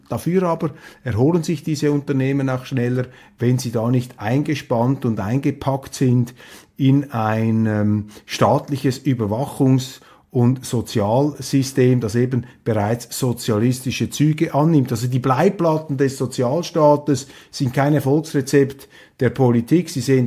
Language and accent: German; Switzerland; Ich staune als Schweizer immer wieder